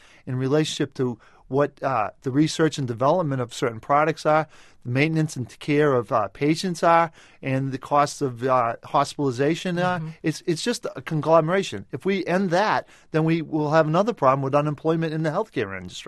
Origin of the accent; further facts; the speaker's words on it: Massachusetts, United States; and I'm from Central Mass